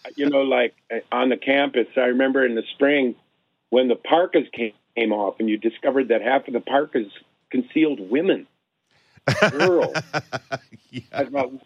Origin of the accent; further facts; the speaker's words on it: Lodi, Wisconsin, United States; I am. I'm from Lodi.